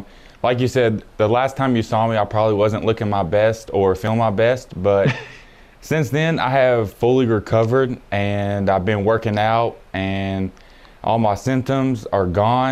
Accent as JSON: {"language": "English", "region": "Tennessee", "country": "United States", "tie": "born or raised there", "said": "playing for my home university, my home state, Coach Barnes and his staff, the players we have coming in, the players we have returning, Knoxville, the fans."}